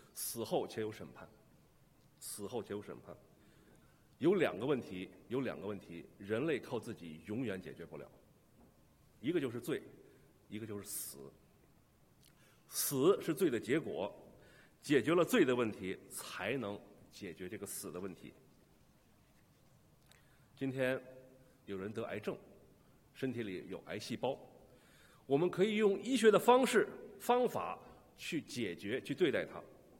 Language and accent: Chinese; China; 我们中国人讲话叫人心隔肚皮